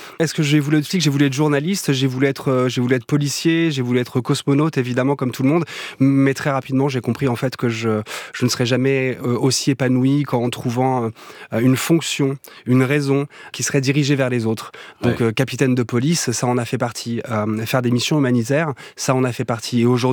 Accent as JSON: {"language": "French", "town": "Toulouse", "region": "Occitanie", "country": "France", "tie": "born there", "said": "Alors on est tous nés à Toulouse, mais en fait on a quitté Toulouse. Je vais dire que j'ai un endroit de cœur, c'est l'Aveyron."}